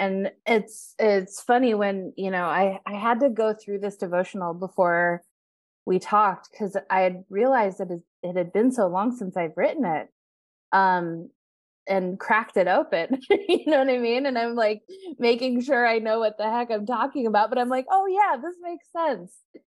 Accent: Los Angeles, California, United States; No, I grew up in Los Angeles, actually, from LA, and, went to high school, college, and all the things down there, and then went to grad school in the Bay.

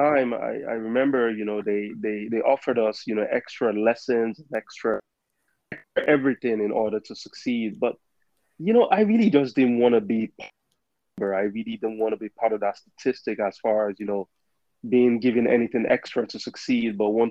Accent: Lagos, Nigeria; So I'm from a city of Lagos. It's the most populous city in Africa. It's about 20 million people in this very small piece of land.

